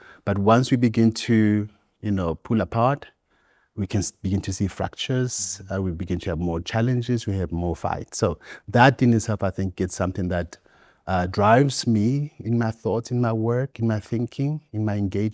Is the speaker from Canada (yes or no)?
no; South Africa; because I come from Bapedi cultural group or nation, not a tribe